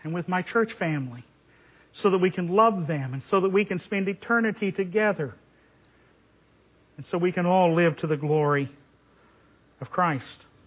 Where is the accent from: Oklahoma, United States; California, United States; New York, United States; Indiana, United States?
Oklahoma, United States; Tulsa; And I laughed because I grew up in West Tulsa that you touch a drop of alcohol